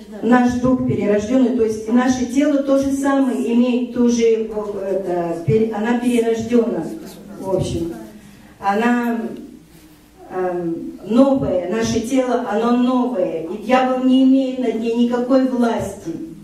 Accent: Vernon, British Columbia, Canada; Я из Канады, город Вернон

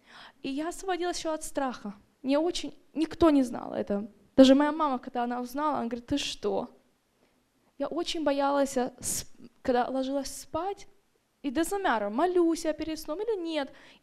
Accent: Tacoma, Washington, United States; я из Такомы.

